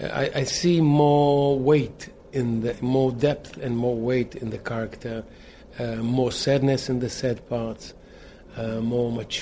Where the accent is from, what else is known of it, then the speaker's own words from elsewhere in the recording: Israel; we are from Israel, remote Israel